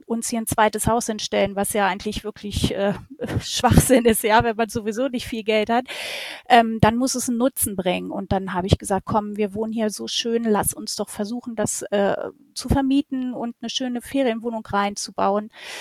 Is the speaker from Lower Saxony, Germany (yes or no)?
yes; Eitzum, Lower Saxony, Germany; Ich komme aus Eizum. Ich bin 47 Jahre alt